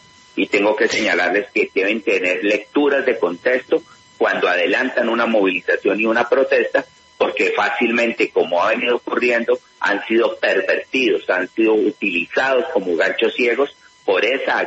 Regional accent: Cali, Valle del Cauca, Colombia; sé que como sociedad y como caleños vamos a recuperar esto en pocos meses

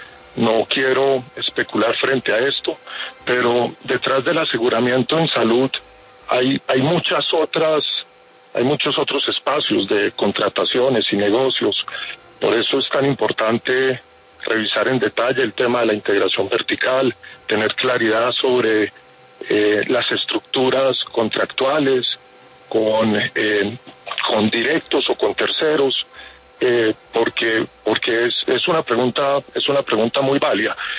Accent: Colombia; como colombianos

